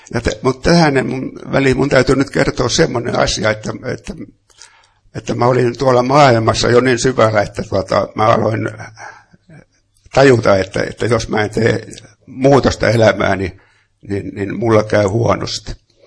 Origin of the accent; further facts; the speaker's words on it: Loppi, Kanta-Häme, Finland; born there; Mä olen syntynyt Lopella välirauhan aikana, mutta varsinaiset sukujuuret juontaa äidin puolelta tuonne Karjalan sinne Andrean kannakselle ja isän puolelta taas Pohjois-Karjalaan